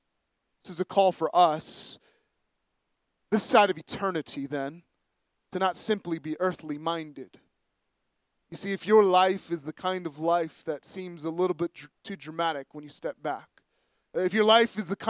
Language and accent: English; San Francisco, California, United States; I grew up in San Francisco, and in San Francisco, they have what LA doesn't have, and it's a good bus system.